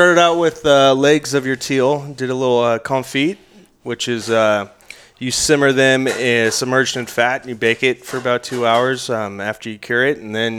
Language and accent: English; West Sacramento, California, United States; So I grew up out in West Sac before it got developed, and obviously there's a lot of good hunting out there